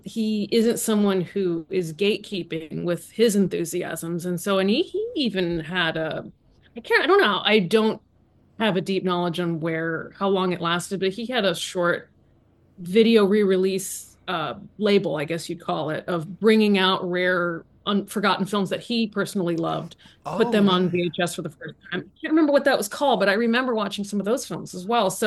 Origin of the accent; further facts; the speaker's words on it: Arizona, United States; growing up in Arizona, just all those weird little.